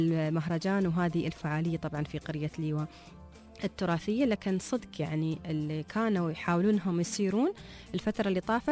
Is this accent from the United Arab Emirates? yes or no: yes; United Arab Emirates; عندنا في الإمارات